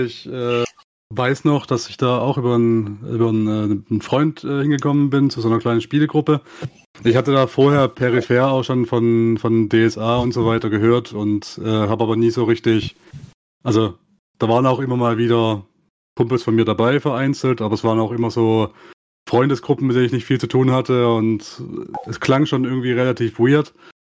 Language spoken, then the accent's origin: German; Baden-Württemberg, Germany; Ich komme auch aus dem Süden von Deutschland, in der Nähe von Heilbronn.